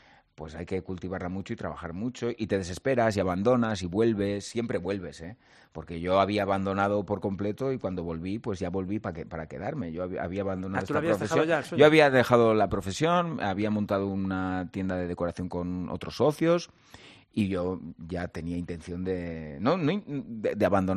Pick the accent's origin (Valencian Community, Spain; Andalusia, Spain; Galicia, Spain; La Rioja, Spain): La Rioja, Spain; now in Madrid, Spain; Porque yo soy muy riojano, pero llevo 26 años aquí y Madrid me encanta.